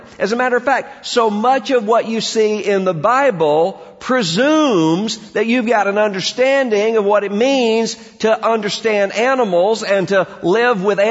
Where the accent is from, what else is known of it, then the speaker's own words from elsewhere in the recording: Mississippi, United States; You know, in my family, growing up in South Mississippi, we had all kinds of people in the family.